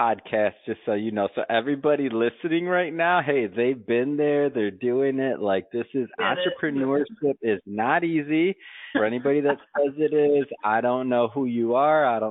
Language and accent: English; Midwest, United States; I grew up with them. I'm from the Midwest.